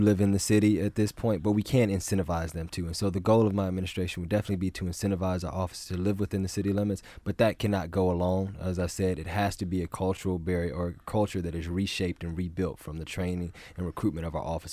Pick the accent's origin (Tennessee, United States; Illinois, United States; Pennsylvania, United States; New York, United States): Illinois, United States; Chicago; and I'm originally from Chicago, and that's a city that requires their officers to live inside of the city.